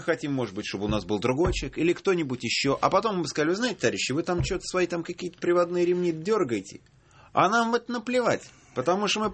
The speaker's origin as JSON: {"language": "Russian", "region": "Moscow", "country": "Russia", "said": "Я москвич."}